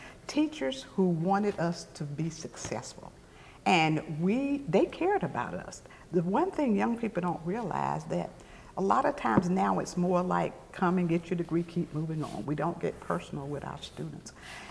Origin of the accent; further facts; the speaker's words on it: Chapel Hill, North Carolina, United States; also born or lived in Pittsboro; I grew up right across the street from Hargraves Center here in Chapel Hill. I grew up in Pittsboro with my grandparents, and we moved with my parents sometime after that.